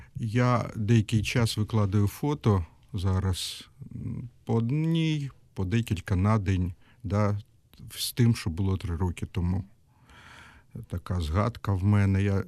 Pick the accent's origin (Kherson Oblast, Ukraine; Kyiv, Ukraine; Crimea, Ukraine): Kyiv, Ukraine; я пішов як українець, як єврей, як киянин, як чоловік.